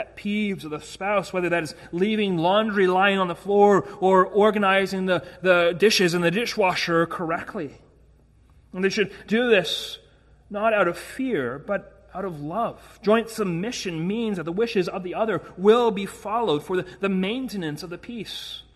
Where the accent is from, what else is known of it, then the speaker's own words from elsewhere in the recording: Canada; Now, being Canadian, I'm not excusing it, but I just have a propensity to say sorry for everything.